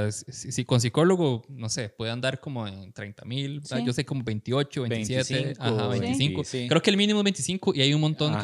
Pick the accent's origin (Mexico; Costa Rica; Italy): Costa Rica; San Carlos, Alajuela; Yo soy de San Carlos, por cierto, entonces estaba allá.